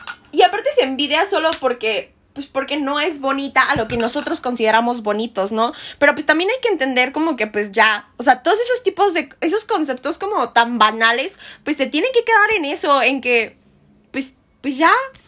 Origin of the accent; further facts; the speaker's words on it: Mexico; o sea, como mexicanos la odiamos